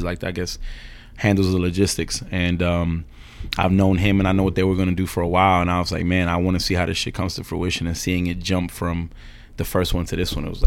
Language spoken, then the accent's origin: English; New York, United States; I'm from this area called Ozone Park, which is on the borderline of East New York, Brooklyn, and I guess Jamaica, Queens.